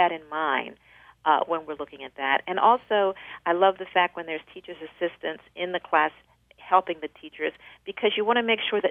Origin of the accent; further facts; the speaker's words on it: Baltimore, Maryland, United States; I grew up in West Baltimore, in an area you might have seen on the wire, mm-hmm. In a nice working-class family, 5 kids, 2 parents, a boarder, 1 bathroom.